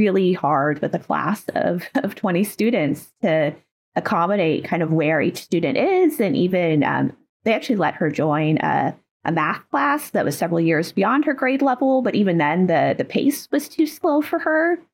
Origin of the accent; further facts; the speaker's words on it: Texas, United States; I grew up in Texas, and then I went to undergraduate in Philadelphia, and I did my PhD in North Carolina.